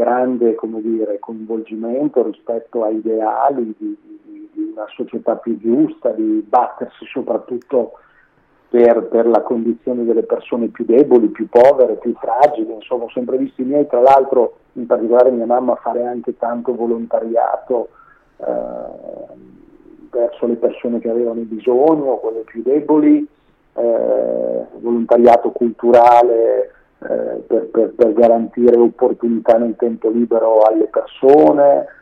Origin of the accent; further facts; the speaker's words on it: Emilia-Romagna, Italy; io mi sento certamente italiano, ma visceralmente emiliano romagnolo.